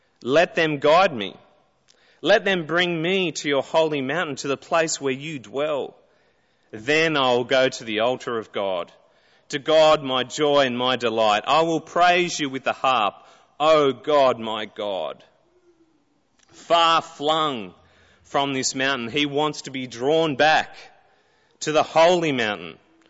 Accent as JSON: {"language": "English", "town": "Toowoomba", "region": "Queensland", "country": "Australia", "said": "And I was from Toowoomba, and if you know, it's one of the coldest parts of Queensland."}